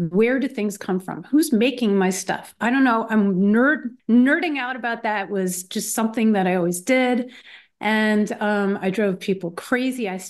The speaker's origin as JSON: {"language": "English", "town": "Philadelphia", "region": "Pennsylvania", "country": "United States", "said": "I'm from Philadelphia."}